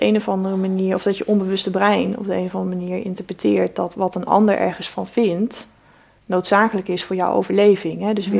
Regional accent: Zwolle, Overijssel, Netherlands; born there; Nee, ik ben in Zwolle geboren.

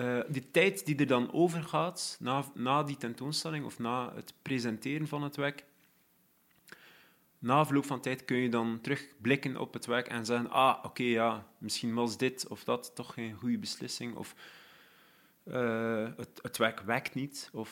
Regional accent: Belgium; ik ben een Belg.

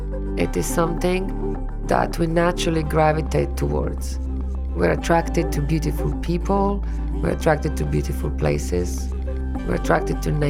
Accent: Slovenia; now in London, United Kingdom; I'm a designer from Slovenia

